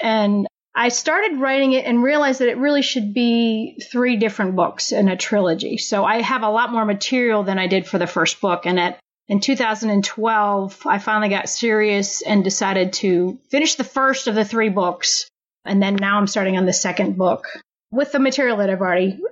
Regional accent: Maryland, United States; also born or lived in East Coast; I grew up in Maryland and went to school. I've lived all up and down the East Coast.

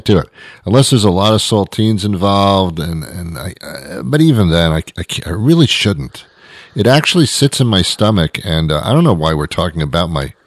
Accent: New Jersey, United States; You know, I was brought up in New Jersey.

